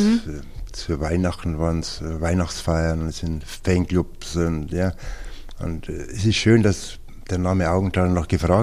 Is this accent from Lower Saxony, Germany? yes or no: no; Bavaria, Germany; Ja, ich komme aus Niederbayern und das war schön damals, mit dem Verein dann nach München zu fahren